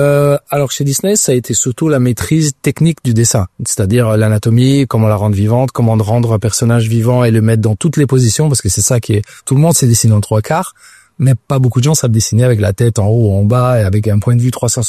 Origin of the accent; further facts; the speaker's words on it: Italy; now in Belgium; En tant qu'Italien, et j'ai vécu quand même 20 ans en Italie